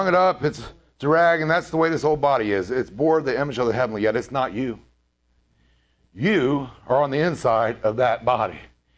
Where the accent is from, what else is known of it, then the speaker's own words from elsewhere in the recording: United States; I got an idea that says I'm from America.